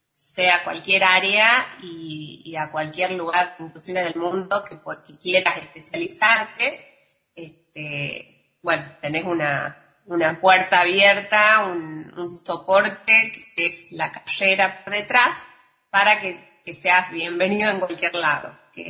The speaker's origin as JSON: {"language": "Spanish", "region": "Salta", "country": "Argentina", "said": "Yo soy particularmente de Salta"}